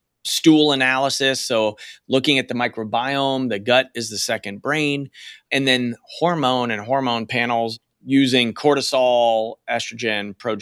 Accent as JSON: {"language": "English", "region": "Pennsylvania", "country": "United States", "said": "And, you know, I'm from Western Pennsylvania, Andrea, and my mother was a dairy farmer, she grew up on the farm"}